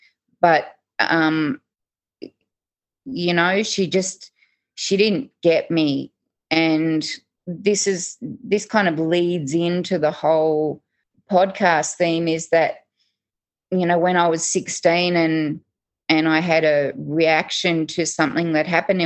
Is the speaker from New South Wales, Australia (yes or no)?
yes; Sydney, New South Wales, Australia; Born and raised lower north shore of Sydney, causing trouble from a young age at my perceived injustices in the world.